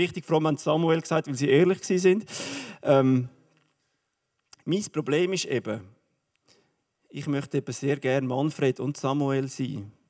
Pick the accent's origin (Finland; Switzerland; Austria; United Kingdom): Switzerland; accent: Swiss German; was wir Schweizer Deutschschweizer haben, ist, wir haben unseren Dialekt.